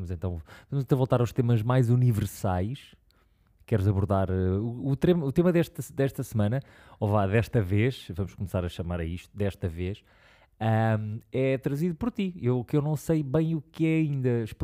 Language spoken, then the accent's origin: Portuguese; Lisbon, Portugal; Porque eu sou tipo lisboeta de 4 gerações, que é uma coisa raríssima.